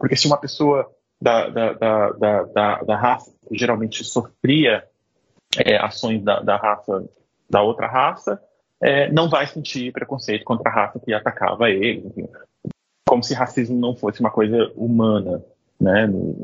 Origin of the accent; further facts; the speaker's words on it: South Region, Brazil; pelo menos de onde eu venho, do sul do Brasil